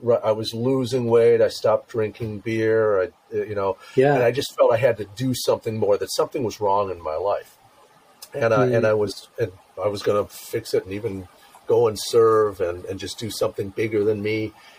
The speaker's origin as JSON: {"language": "English", "country": "United States", "said": "My heart, my upbringing. American. I was going to say traditional. I'm an American."}